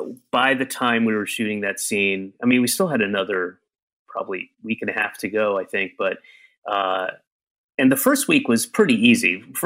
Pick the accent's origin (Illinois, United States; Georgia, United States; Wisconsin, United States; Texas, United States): Georgia, United States; Atlanta; also born or lived in Florida / Connecticut / New York; I was born in Atlanta. I moved a year later, and I moved almost every year until I was 9 and a half and moved back to Georgia, but lived in Florida in 3 different places, lived in Connecticut in 2 places